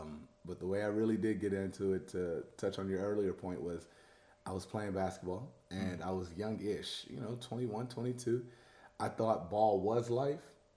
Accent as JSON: {"language": "English", "town": "Houston", "region": "Texas", "country": "United States", "tie": "born or raised there", "also_born_or_lived": "Dallas / Durant, Oklahoma", "said": "I'm a Nigerian born. I'm a Nigerian-American born citizen. I was raised here in Houston, but I like to say that, you know, I've also been raised in Dallas when I spent time in Dallas. I like to say that I was also raised in Oklahoma, Durant, Oklahoma"}